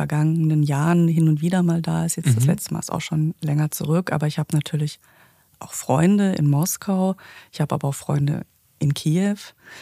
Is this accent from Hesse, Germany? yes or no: yes; Frankfurt, Hesse, Germany; Also ich bin ja in Frankfurt groß geworden